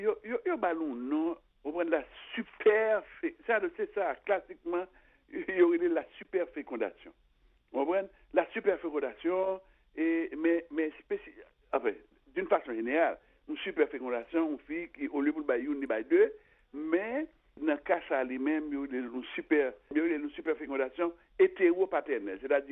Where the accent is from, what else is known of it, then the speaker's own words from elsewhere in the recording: Haiti; Et ce n'est pas nous-mêmes seulement en tant qu'haïtien qui bah, ça est arrivé.